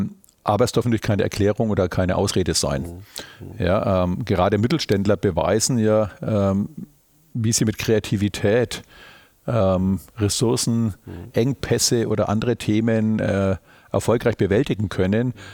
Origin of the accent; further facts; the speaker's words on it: Nuremberg, Bavaria, Germany; born there; geboren 64 in Nürnberg, verheiratet, zwei erwachsene Kinder